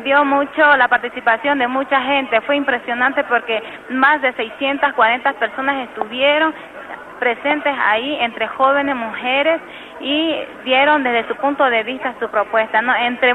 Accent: Santa Cruz, Bolivia; vengo de la ciudad de Santa Cruz, de Bolivia, y estoy muy contenta de estar participando en este evento

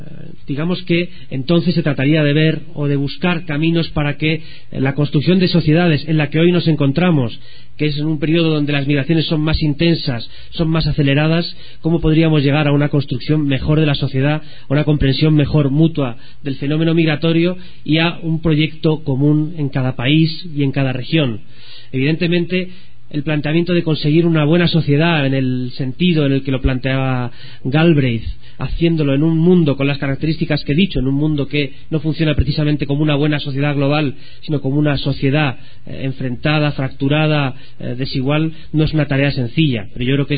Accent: Spain; en particular en mi país, en España

